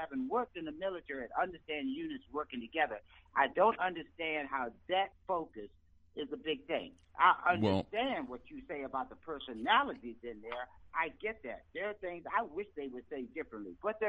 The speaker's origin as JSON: {"language": "English", "town": "Yorktown", "region": "Virginia", "country": "United States", "tie": "born or raised there", "said": "I'm from Yorktown, Virginia. I was born and raised in this mess"}